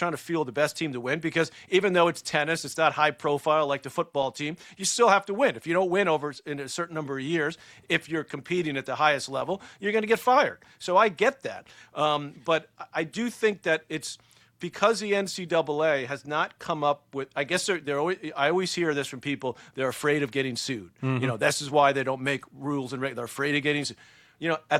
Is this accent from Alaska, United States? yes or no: no; New York City, New York, United States; they put us in the best, you know, private school that they could, where we grew up in the New York City area.